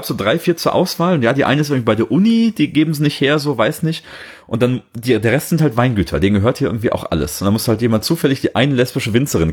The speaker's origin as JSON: {"language": "German", "town": "Cologne", "region": "North Rhine-Westphalia", "country": "Germany", "tie": "born or raised there", "said": "in meiner Heimatstadt und so, ja, in Köln, wo ich lange gelebt habe"}